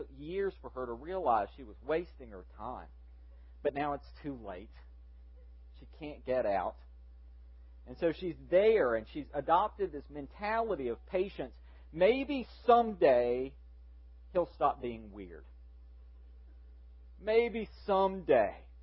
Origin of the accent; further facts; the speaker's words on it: the South, United States; And I call it the black rot because I'm a Southerner. We put the on everything.